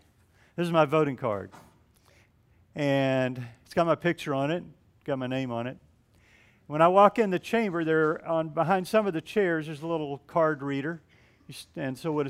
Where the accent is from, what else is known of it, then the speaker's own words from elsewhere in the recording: Pine Hills, Florida, United States; I grew up in Pine Hills. That's where I lived. All my friends were there.